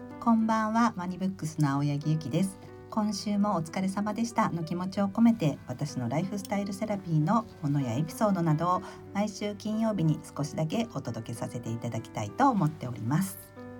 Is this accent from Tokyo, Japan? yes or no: yes; Tokyo, Japan; born there; 私は東京生まれなので、こうお盆に実家に帰るっていう、こう習慣とかはなかったんですけれども